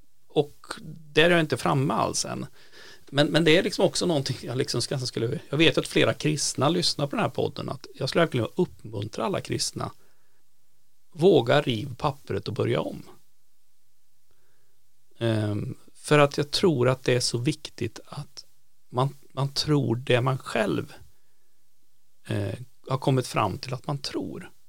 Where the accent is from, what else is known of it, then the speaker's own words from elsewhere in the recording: Falköping, Västra Götaland County, Sweden; den pingstförsamling jag är uppvuxen i Falköping